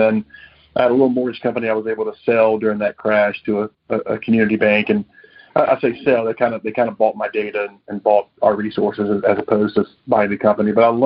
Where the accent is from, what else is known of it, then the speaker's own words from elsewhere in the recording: Wilmington, North Carolina, United States; Yeah, I was born and raised in the Wilmington area at the coast of North Carolina, went to business school in East Carolina